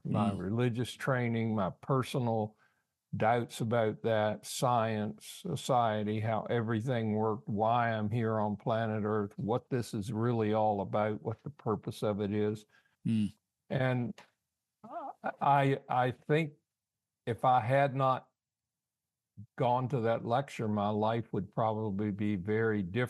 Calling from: Richmond, Virginia, United States; I'm in Richmond, Virginia.

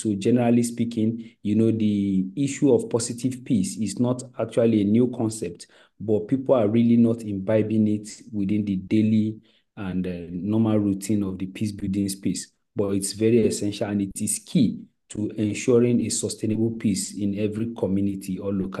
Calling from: Jimeta, Adamawa, Nigeria; I'm currently in Adamawa State, Jimeta specifically, which is the city center of Adamawa State in Nigeria.

